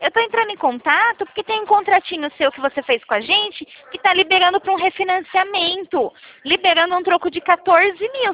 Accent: São Paulo, Brazil; eu sou de São Paulo.

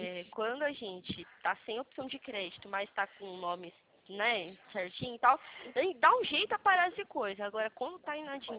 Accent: Atibaia, São Paulo, Brazil; a gente é de Atibaia. Pertinho.

